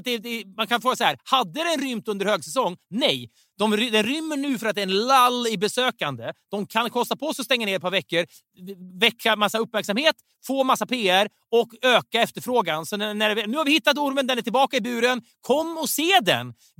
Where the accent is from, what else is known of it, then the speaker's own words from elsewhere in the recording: Sundsvall, Västernorrland County, Sweden; Jag kommer ju från Sundsvall